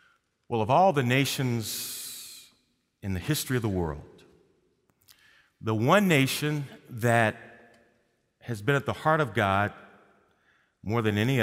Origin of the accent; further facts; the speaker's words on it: St. Louis, Missouri, United States; Many of you know that St. Louis is my hometown. I grew up about 8 miles from where Ferguson, Missouri is. Ferguson's a suburb. I grew up in the urban core of St. Louis.